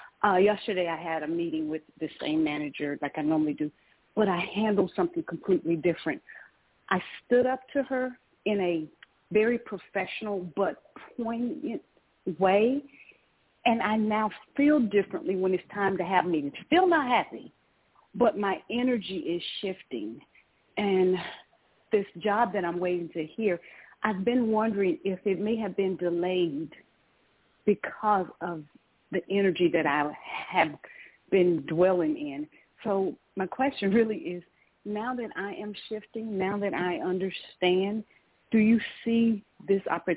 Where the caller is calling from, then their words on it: Georgia, United States; I'm calling from Georgia.